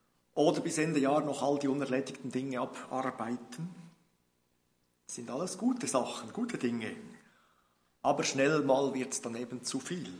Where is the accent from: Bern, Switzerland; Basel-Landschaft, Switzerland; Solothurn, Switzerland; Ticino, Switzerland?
Bern, Switzerland; now in Zürich, Switzerland; wie gesagt aus Zürich. Aufgewachsen bin ich in Bern.